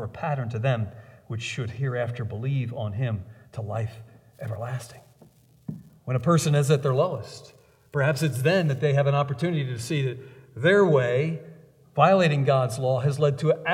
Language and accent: English; New Jersey, United States; When I grew up in Central Jersey back in the 70s